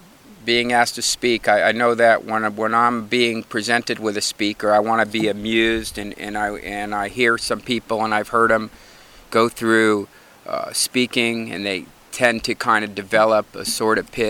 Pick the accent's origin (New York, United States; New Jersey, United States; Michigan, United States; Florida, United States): New Jersey, United States; moved away as an adult; now in California, United States; Yesterday was my 37th year anniversary of moving to California. I moved here from New Jersey when I was 20.